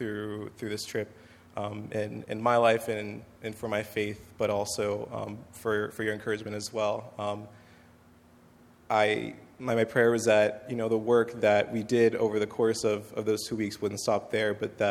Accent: Altoona, United States; So Grace Bible Church, again, is located in my hometown, Altoona.

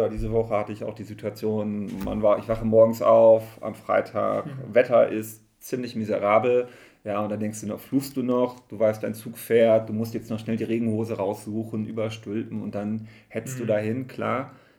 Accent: Herford, North Rhine-Westphalia, Germany; als ich dann hier in die Region zurückgekommen bin, ich bin ja ursprünglich aus Herford hier in der Gegend

